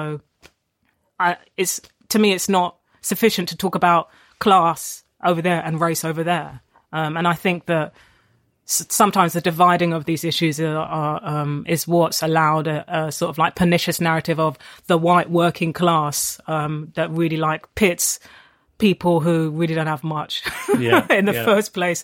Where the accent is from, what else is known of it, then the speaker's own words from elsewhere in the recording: London, United Kingdom; And we were both two kids with single mums, you know, growing up in South London.